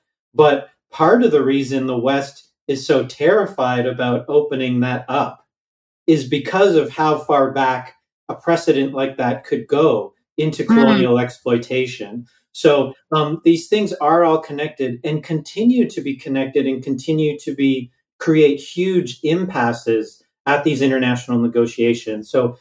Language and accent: English; Canada; So, you know, I'm Canadian. I live in Canada. I was born and raised here.